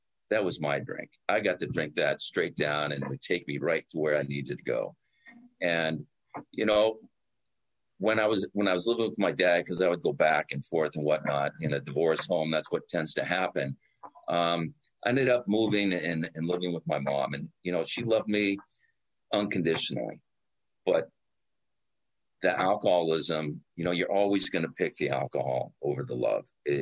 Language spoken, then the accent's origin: English; Los Angeles, California, United States; I grew up in Los Angeles and, you know, I grew up in the Valley and we used to cruise Van Nuys Boulevard